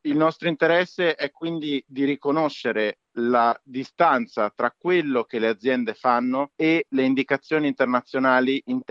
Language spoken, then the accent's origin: Italian; Bologna, Emilia-Romagna, Italy; Nato e cresciuto a Bologna e attualmente vivo e lavoro